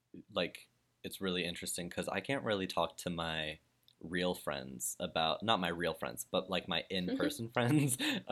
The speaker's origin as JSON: {"language": "English", "country": "United States", "lives_now": "Germany", "said": "I'm an American, so I have like my home in America, but I live in Germany."}